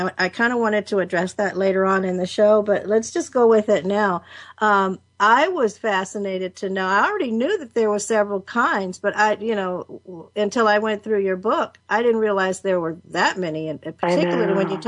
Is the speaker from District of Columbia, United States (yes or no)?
yes; Washington, District of Columbia, United States; now in California, United States; I grew up in Washington, D.C., and I used to suffer terribly with hay fever every year.